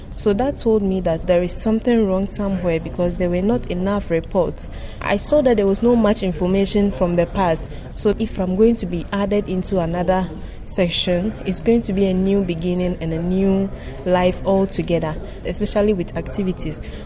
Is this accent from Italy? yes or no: no; Upper West, Ghana; I come from the Upper West region of Ghana